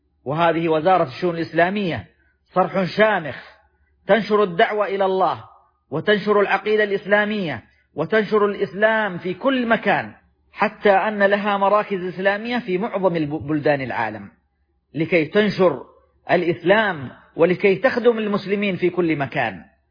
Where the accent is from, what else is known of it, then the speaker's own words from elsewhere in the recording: Saudi Arabia; في بلادنا السعودية